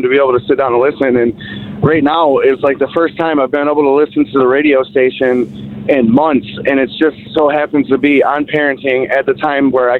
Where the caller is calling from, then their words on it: Ithaca, Michigan, United States; I am calling from Ithaca, Michigan.